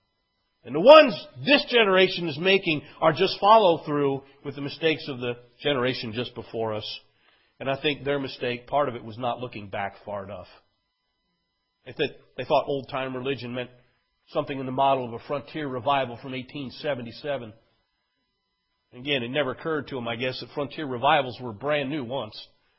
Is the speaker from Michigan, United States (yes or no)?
no; New Jersey, United States; I grew up in New Jersey, the northern suburbs of New Jersey, right across the Hudson River from New York City. I could see the skyline.